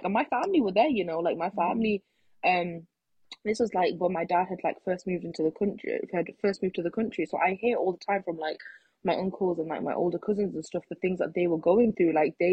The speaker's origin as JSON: {"language": "English", "country": "United Kingdom", "said": "it's such an important and like empowering part of our history as like British South Asians."}